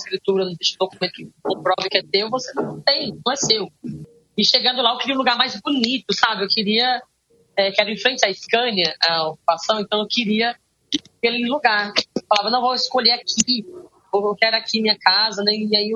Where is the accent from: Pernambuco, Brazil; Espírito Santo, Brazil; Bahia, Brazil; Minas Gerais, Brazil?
Pernambuco, Brazil; moved away as an adult; now in São Paulo, Brazil; Sou a sétima de 8 irmãos. Sou do sertão do Nordeste, pelo Floresta do Nordeste. Chego em São Paulo com 18 anos, né, para trabalhar já como empregada doméstica. Deixei no Pernambuco uma filha de 1 ano e 2 meses.